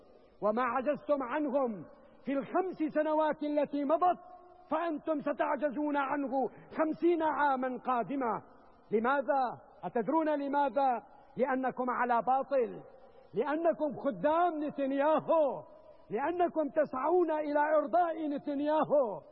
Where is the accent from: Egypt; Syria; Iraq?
Syria; فنحن اليوم كعرب، كسوريين، كمسلمين، كمسيحيين، واجب علينا أن نقف في صف واحد